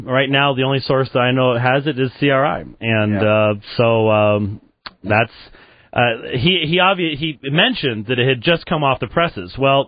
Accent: Robbinsdale, Minnesota, United States; born there; now in Phoenix, United States; I was born in Robbinsdale, actually, so... but didn't stay there long enough to have my blood freeze.

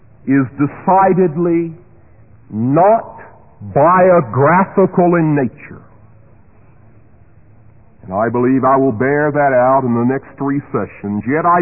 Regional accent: Richmond, Virginia, United States; I grew up, there were parades in my city of Richmond in honor of Robert E. Lee on January the 19th.

